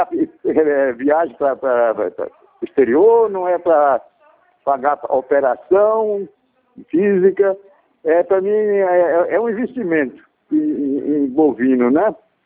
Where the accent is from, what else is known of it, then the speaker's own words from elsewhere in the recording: São Bernardo do Campo, São Paulo, Brazil; Eu sou de São Bernardo do Campo.